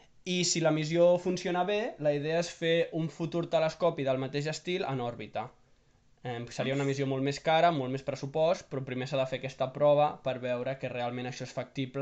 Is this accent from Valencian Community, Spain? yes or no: no; El Masnou, Catalonia, Spain